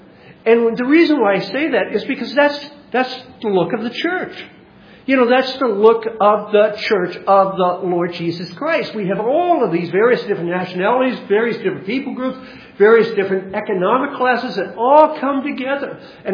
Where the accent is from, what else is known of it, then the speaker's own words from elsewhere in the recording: Kentville, Nova Scotia, Canada; I can remember a number of years ago in my hometown, when Sheila and I were first married, we lived in a village or a small town called Kentville, Nova Scotia.